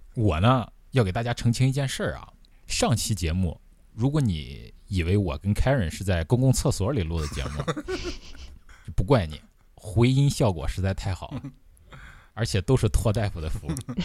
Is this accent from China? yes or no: yes; China; 我想作为一个中国人啊，你想打游戏啊，我还认真的在这儿出去抓，我就感觉浑身不自在